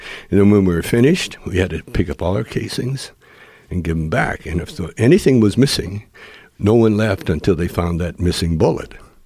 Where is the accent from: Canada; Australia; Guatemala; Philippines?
Canada; Calgary, Alberta; now in Los Angeles, United States; In Calgary, Alberta, Canada.